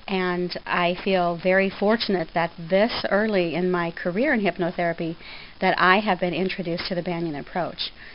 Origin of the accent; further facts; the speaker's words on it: Detroit Lakes, Minnesota, United States; I'm from Detroit Lakes, Minnesota.